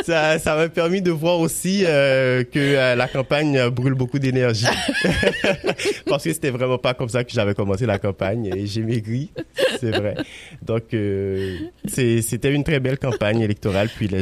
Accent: Haiti; moved away

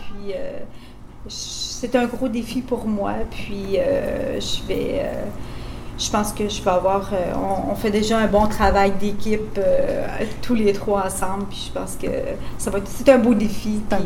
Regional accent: Quebec, Canada; Je suis de Québec. J'ai fait toutes mes études à Québec, puis je suis là depuis plus de 35 ans. Là. Et je suis native du bas du fleuve.

